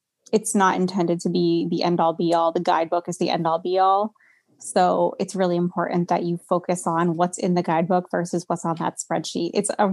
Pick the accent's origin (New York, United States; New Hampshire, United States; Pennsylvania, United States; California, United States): New Hampshire, United States; So, I grew up in New Hampshire. I've lived here my whole life.